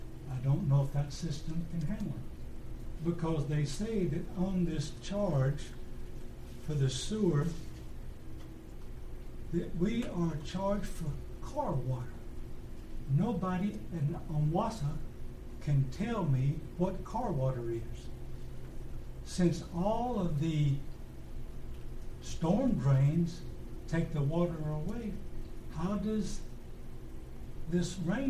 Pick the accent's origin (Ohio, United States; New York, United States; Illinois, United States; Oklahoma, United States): Illinois, United States; I would like to thank the commissioners and the representative from Carolina Waters out of my home state of Illinois for coming down here